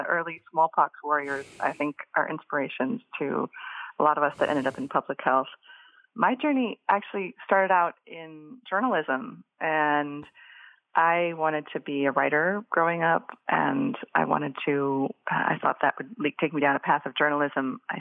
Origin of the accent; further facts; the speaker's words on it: Boise, Idaho, United States; in the area that I was living growing up in Boise, Idaho, we had a lot of refugees resettled from Bosnia